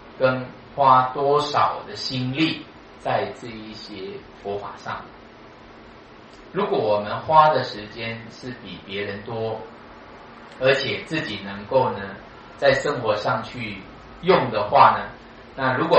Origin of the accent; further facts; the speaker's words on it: Sabah, Malaysia; 我小时候啊，因为我的家乡呢是东马，就是 East Malaysia 啊，就是沙巴那边。我们是佛法的边地，我们那边是早期是没有出家众的，没有佛。